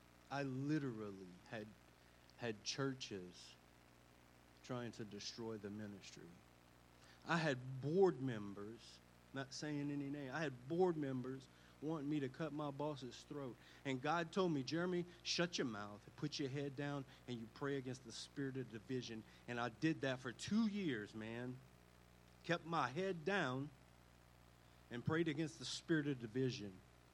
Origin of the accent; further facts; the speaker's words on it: Louisiana, United States; If you can't tell, Sha, I'm from Louisiana.